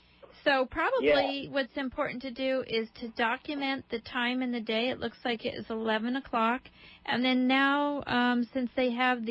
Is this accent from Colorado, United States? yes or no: yes; Colorado, United States; also born or lived in Arizona; because I grew up in Colorado and Arizona, it seems to me like an ethnic element, like tribal.